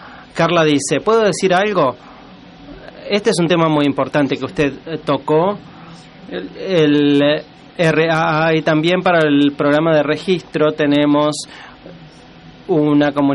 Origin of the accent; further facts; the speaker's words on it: Cameroon; soy de Camerún.